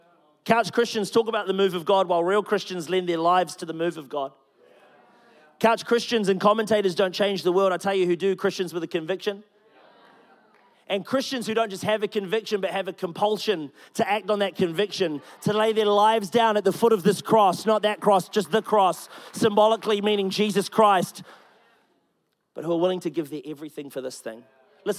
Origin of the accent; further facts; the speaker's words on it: New Zealand; I don't know how rugby works. I'm just a Kiwi. It's in the birth certificate.